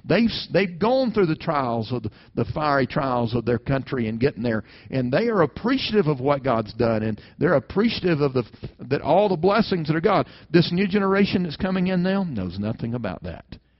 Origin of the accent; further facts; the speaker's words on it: Alabama, United States; I grew up in Alabama where it is hot.